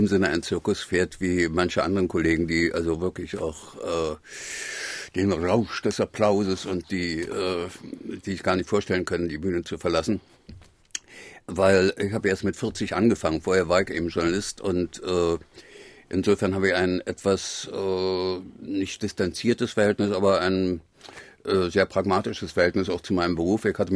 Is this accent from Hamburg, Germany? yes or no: no; Berlin, Germany; in die Gegend, wo ich groß geworden bin, ist afrikanisches Viertel, alles benannt nach irgendwelchen deutschen Kolonialherren.